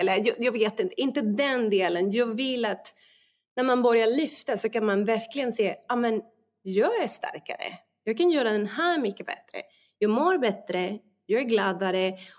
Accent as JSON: {"language": "Swedish", "country": "Mexico", "tie": "born or raised there", "lives_now": "Sweden", "said": "Alltså jag växte upp i Mexiko också genom den tiden som att alla åt så lite."}